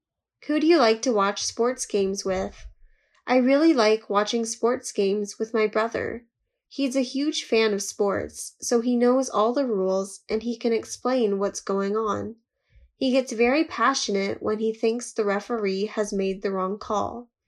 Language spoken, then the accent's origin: English; China; Plus, the football team in my hometown has always been one of the best in China